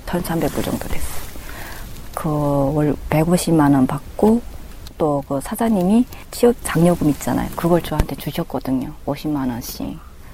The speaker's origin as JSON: {"language": "Korean", "country": "North Korea", "tie": "born or raised there", "moved": "yes", "lives_now": "South Korea", "said": "고향 이북이라 그러니까."}